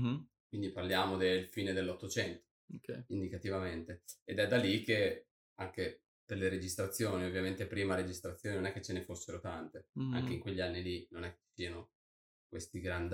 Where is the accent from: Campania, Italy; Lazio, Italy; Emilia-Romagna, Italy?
Emilia-Romagna, Italy; Imola; vengo da Imola, studio attualmente a Bologna, la magistrale in fisica del sistema Terra.